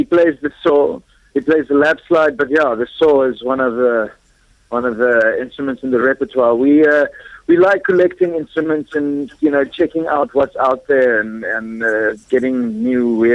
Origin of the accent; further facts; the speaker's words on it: South Africa; I mean, we are, in a sense, European, although we're South African.